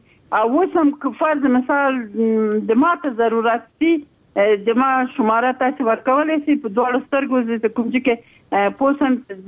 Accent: Logar, Afghanistan; زه د ما د مور پلار ټاټوبه ده، پلار مې د لوګر، زه د لوګر یم. د موږ نیکونه ټول د همدیجي دي،

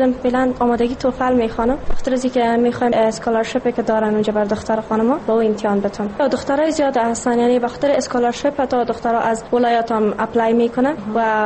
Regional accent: Badakhshan, Afghanistan; ما از بدخشان آمدیم.

